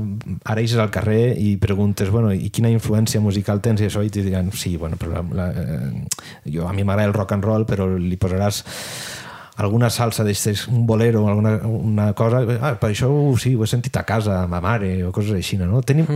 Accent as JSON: {"language": "Catalan", "region": "Valencian Community", "country": "Spain", "also_born_or_lived": "Catalonia", "accent": "Valencian", "said": "el meu valencià pues, és el que també clar, he estat vivint molts anys a Catalunya, també sí, té influències de moltes coses, però també tendís a ser localista, no?"}